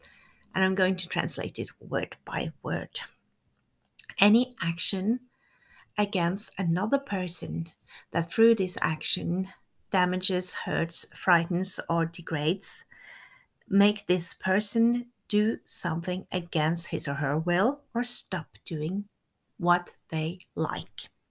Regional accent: Norway; first language Norwegian; English is a second language; Because me, myself, I have already been doing that for 45 episodes in Norwegian, my native language. And since I'm also Norwegian-French, half-French too, I'm going to do the same thing in French.

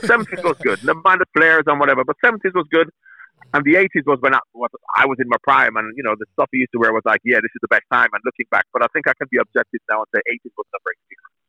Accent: Jamaica; growing up in Jamaica, I just love West Germany.

